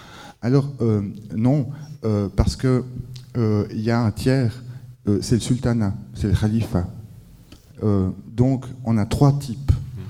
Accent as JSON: {"language": "French", "country": "Italy", "said": "Parce que je suis italien, ça me fait peur, ces murs."}